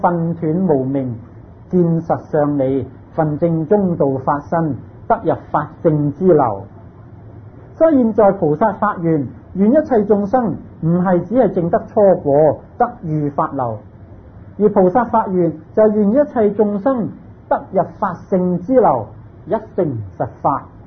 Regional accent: Hong Kong; born there; 我们生在香港，香港四面环海，香港地就好少河流

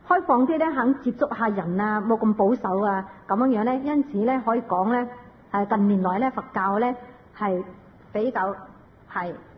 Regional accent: China; 拜祖先系我哋中国有一种美德，我哋中国人咧就所谓饮水思源啊

